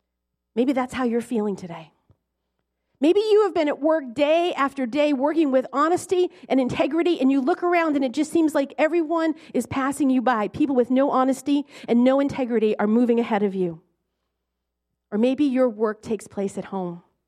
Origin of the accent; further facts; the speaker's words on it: Lowell, Massachusetts, United States; Now, I'm from the Lowell area, so if you're from Lowell, do you remember Calvert's and the Pewter Pot?